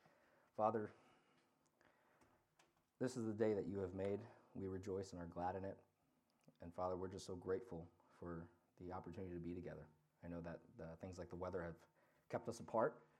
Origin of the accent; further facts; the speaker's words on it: Pennsylvania, United States; I'm from Lancaster County originally. You know, farmers, they work hard.